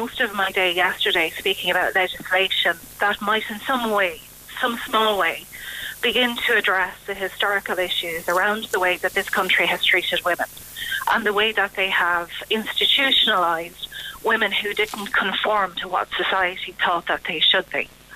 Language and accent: English; Tullamore, County Offaly, Ireland; I'm actually from Tullamore. I live in Tullamore. I'm speaking to you from Durrell, which is where the school is that Ashley Murphy taught in.